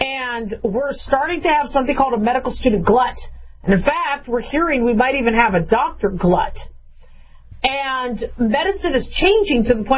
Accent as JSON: {"language": "English", "region": "Arizona", "country": "United States", "tie": "born or raised there", "also_born_or_lived": "California / Nevada", "said": "So I was born in California, grew up in Arizona and Nevada because my father moved a lot, went to about 12 different schools. So I basically consider myself a Southwestern gal, okay?"}